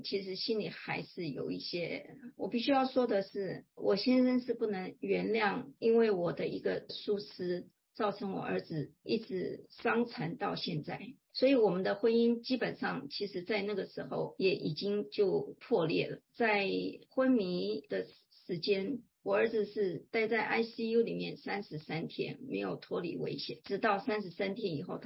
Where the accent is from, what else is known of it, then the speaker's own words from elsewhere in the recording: Taiwan; 我是台湾来的，其实我有传统信仰，我是属于那种觉得是有众天诸佛，